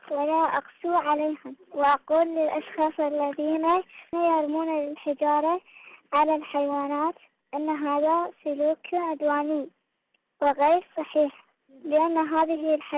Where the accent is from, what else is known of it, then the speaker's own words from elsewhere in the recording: Iraq; من العراق.